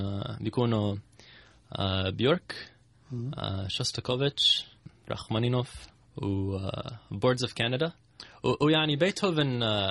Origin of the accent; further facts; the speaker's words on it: Gaza, Gaza Strip, Palestine; يعني في واجب للي أنا غزاوي